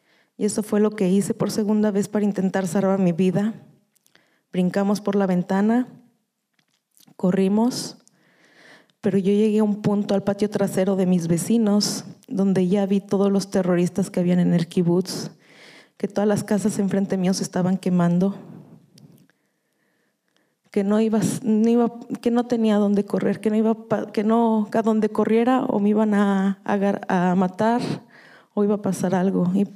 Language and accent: Spanish; Cancún, Quintana Roo, Mexico; also born or lived in Mexico City; now in Israel; Cuando fui chiquita me pasé a vivir a Cancún hasta que me fui a Israel.